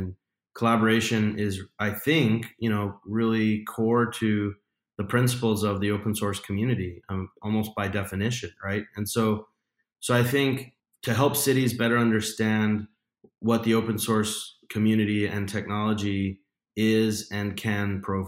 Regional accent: El Paso, Texas, United States; the chief information and innovation officer for the city of El Paso, which is my hometown

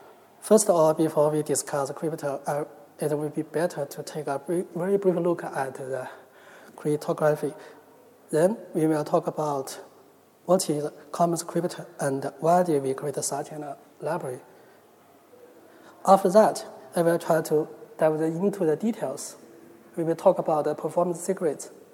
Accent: China; accent: Chinese; English is a second language; I'm coming from China. I'm sorry that you guys have to bear my Chinese accent.

